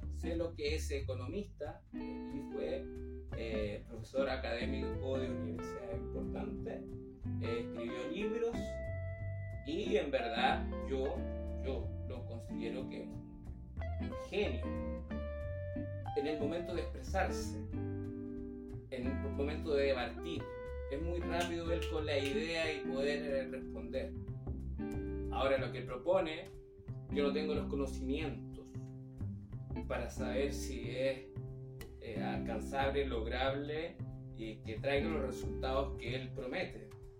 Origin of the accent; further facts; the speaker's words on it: Chile; ¿Por qué estamos hablando de Milei si somos chilenos?